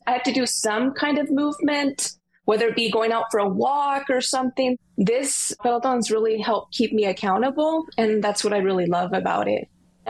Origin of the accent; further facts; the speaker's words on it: Viña del Mar, Valparaíso, Chile; growing up in Chile, it's always about shrinking your body. And I lived in a city right by the beach in Viña del Mar.